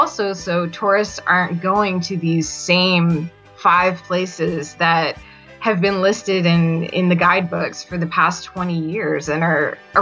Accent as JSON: {"language": "English", "country": "Canada", "said": "I'm from Canada"}